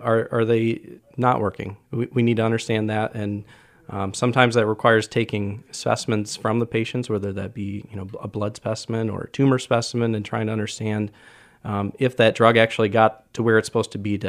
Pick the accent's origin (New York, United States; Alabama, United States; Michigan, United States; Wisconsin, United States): Michigan, United States; Ada; So I'm from the area. I grew up in Ada, went to Forest Hills Central, and later to Grand Valley for biomedical science.